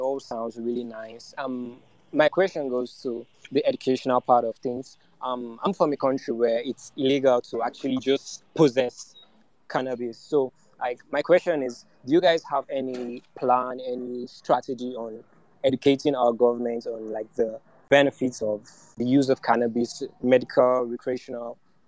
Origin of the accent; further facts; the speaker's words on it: Nigeria; I'm from Nigeria, West Africa.